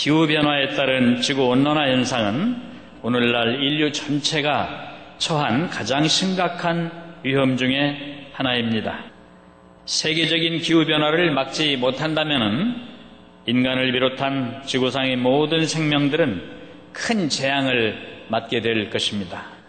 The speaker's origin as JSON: {"language": "Korean", "town": "Anyang", "region": "Gyeonggi Province", "country": "South Korea", "said": "저는 안양 출신의 국회의원"}